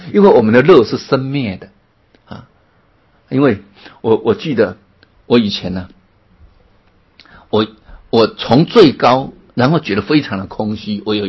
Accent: China; 所以我们中国人讲乐极生悲是很有道理的，对不对？

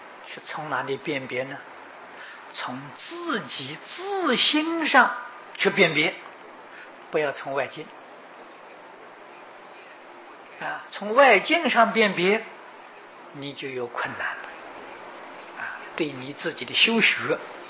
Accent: China; 我们中国人都想求福嘛

